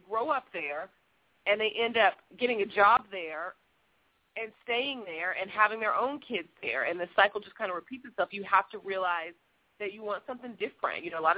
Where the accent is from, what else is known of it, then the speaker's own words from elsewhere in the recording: Muskogee, Oklahoma, United States; now in Memphis, United States; Hey, yeah, I'm from Muskogee, just like you. Grew up in small town Muskogee. We thought it was not so small though, but right outside of Tulsa, Oklahoma, and live in Memphis, Tennessee now